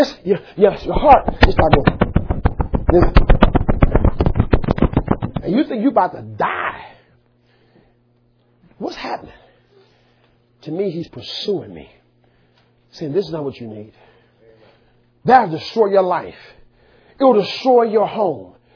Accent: Chicago, Illinois, United States; I mean, all the white folks I knew growing up in Chicago were Catholic, you know, the black people, we was either Pentecostal or Baptist

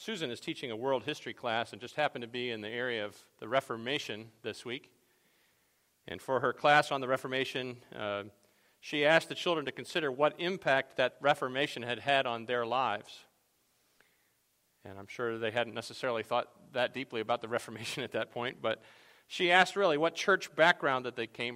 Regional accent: Scotland, United Kingdom; although I do know I'm Scottish

